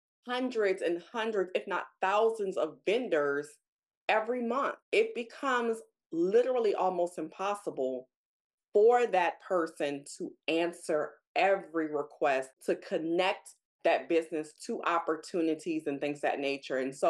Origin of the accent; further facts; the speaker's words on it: Louisiana, United States; or this gumbo, since I'm from Louisiana.